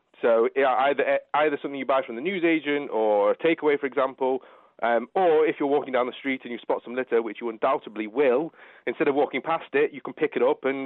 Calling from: Manchester, North West England, United Kingdom; I'm calling from sunny Manchester this morning.

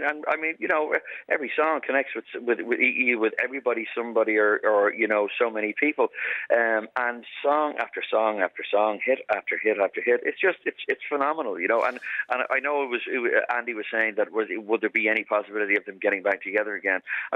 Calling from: Dublin, Leinster, Ireland; I'm ringing you from the Sugar Club in downtown Dublin today

